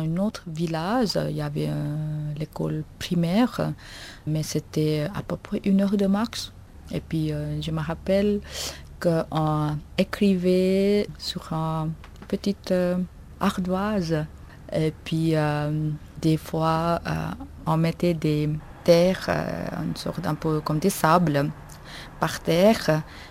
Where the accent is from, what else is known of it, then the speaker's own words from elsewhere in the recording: Taplejung, Koshi Province, Nepal; born there; French is a second language; Je suis née à Taplezung, c'est un village perdu dans les montagnes.